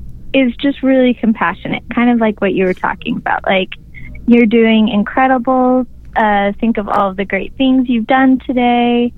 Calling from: New York, United States; I am calling from New York.

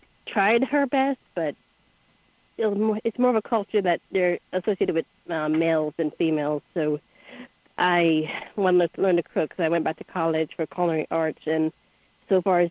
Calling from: North Carolina, United States; from North Carolina. New caller.

